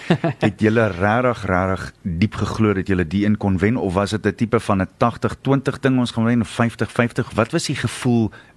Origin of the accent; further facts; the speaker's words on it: Springs, Gauteng, South Africa; Ek kom van Springs af, so ons praat dieselfde taal.